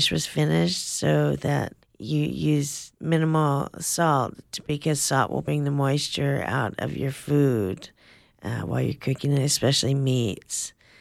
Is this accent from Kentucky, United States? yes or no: no; Blue Lake, California, United States; I'm from Blue Lake originally.